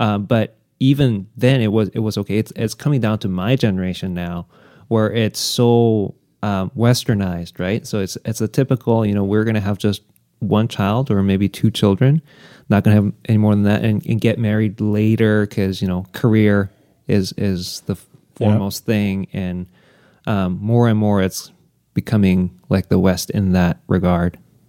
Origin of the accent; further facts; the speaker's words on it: South Korea; I saw that growing up in Korea too, like my grandparents' generation was all about having lots of children.